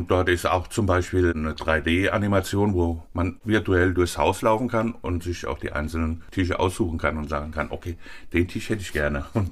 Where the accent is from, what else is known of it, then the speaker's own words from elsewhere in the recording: Finthen, Rhineland-Palatinate, Germany; Ja, ich selbst bin in Finden geboren, also ich bin Finder Bub. Ausbildung habe ich in Mainz gemacht, damals in der Altstadt, Leininger Hof.